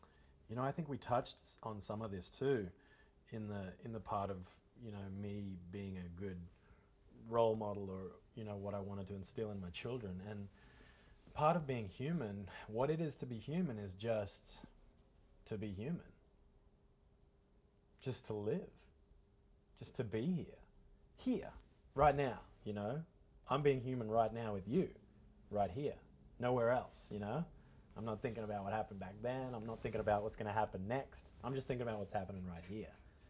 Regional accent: Queensland, Australia; I grew up in Far North Queensland

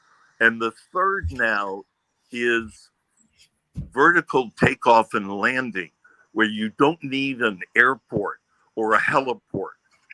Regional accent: Washington, District of Columbia, United States; So, you know, I grew up in Washington, D.C., and I'm there every

